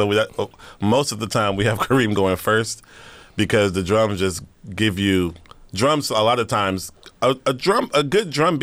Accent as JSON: {"language": "English", "region": "Texas", "country": "United States", "said": "I'm from Texas. You know what I'm saying? So I'm from down south."}